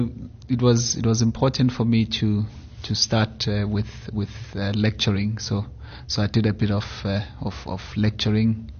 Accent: Durban, KwaZulu-Natal, South Africa; I am Durban born and raised. Mm-hmm. I grew up in Durban and studied in Durban.

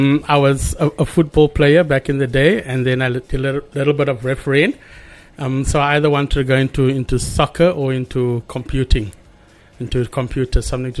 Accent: Cape Town, Western Cape, South Africa; I'm originally from the mother city, from Cape Town. I was born there back in 1991. I grew up there. I went to school there.

